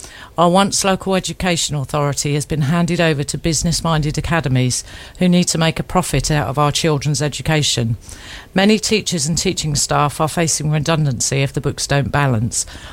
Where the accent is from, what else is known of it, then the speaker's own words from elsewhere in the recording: South East England, United Kingdom; I was born on the Isle of Wight and am very proud to be an islander.